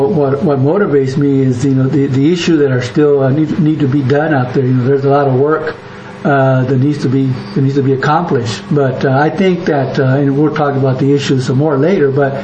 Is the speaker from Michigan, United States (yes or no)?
no; California, United States; born and raised in California. You know, You know, my parents immigrated in 1946. From Mexico, and you know, we grew up in Kern County. I grew up in Kern County